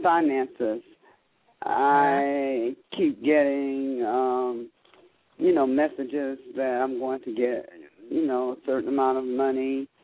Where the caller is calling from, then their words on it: Florida, United States; Good evening. … calling from Florida.